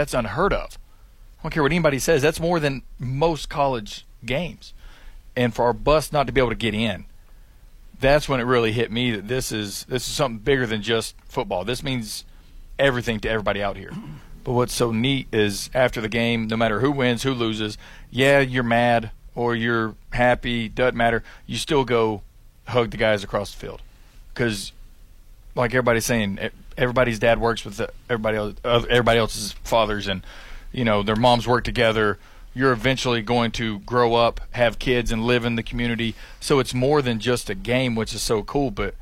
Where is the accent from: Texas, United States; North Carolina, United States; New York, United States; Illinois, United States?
North Carolina, United States; Asheville; growing up in Asheville and going to Irwin